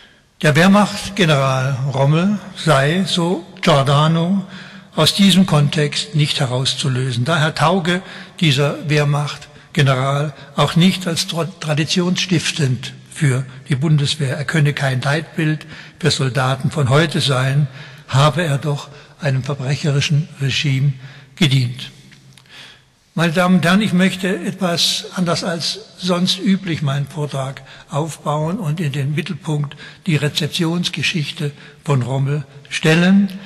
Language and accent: German; Waldkirch, Baden-Württemberg, Germany; war ich doch in meiner Heimatstadt Waldkirch selbst 10 Jahre lang Stadtrat und Fraktionsvorsitzender